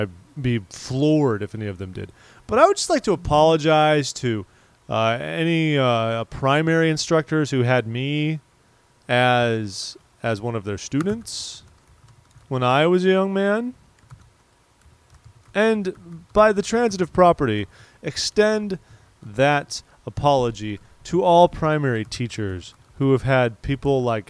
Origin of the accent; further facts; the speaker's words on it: California, United States; Yeah, maybe, but I'm not from the Bay Area.